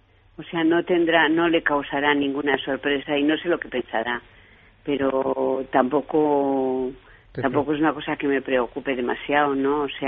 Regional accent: Valladolid, Castile and León, Spain; now in Madrid, Spain; De Madrid, porque, bueno, llegué de Valladolid allí a trabajar y lo conocí allí

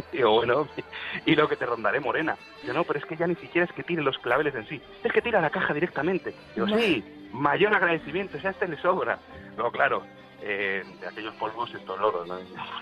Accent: Spain; yo estábamos acostumbrado como español a salir a tomar unas cañas

